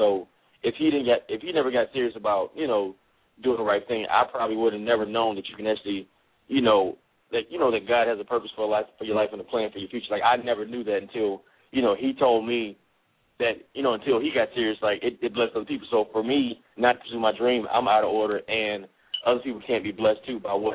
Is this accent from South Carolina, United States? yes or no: yes; South Carolina, United States; born there; I grew up in an environment, like I was born in South Carolina, where you live the formula.